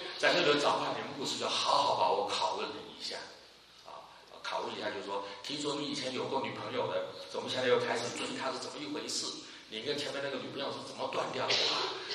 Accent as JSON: {"language": "Chinese", "country": "China", "said": "我们中国人喜欢说养儿防老"}